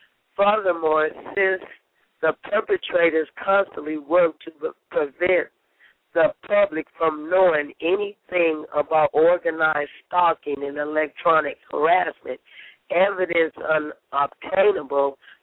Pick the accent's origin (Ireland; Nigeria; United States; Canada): United States; Richmond, California; I'm from Richmond, California